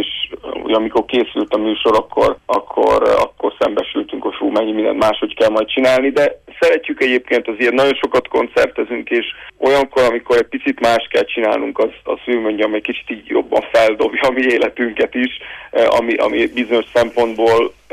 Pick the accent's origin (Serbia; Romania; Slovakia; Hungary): Romania; Székely Land; mi kötődünk hozzá, mint székelyföldi emberek